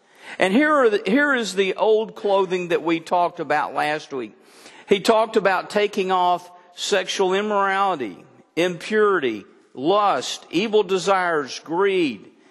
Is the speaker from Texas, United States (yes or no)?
yes; Denison, Texas, United States; I'm a redneck from Denison, Texas, who our idea of going on a cruise was taking a boat on Lake Texoma.